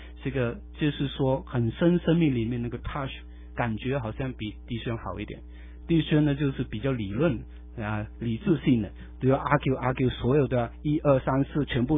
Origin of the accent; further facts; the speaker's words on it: Malaysia; 我虽然是长大在马来西亚，虽然说是热惯的人